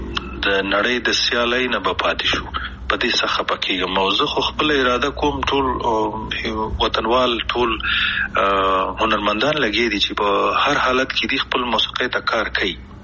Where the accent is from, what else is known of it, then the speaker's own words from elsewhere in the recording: Afghanistan; مونږ کوم افغانان یو چې خپل خپې وهو کنه